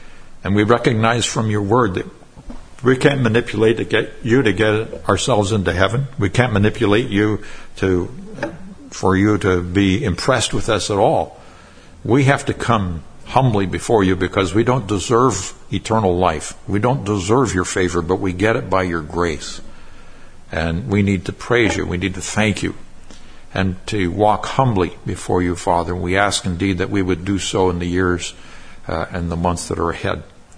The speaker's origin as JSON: {"language": "English", "town": "Chico", "region": "California", "country": "United States", "tie": "born there", "said": "I was born in this country. I was born in Chico, California, a long time ago."}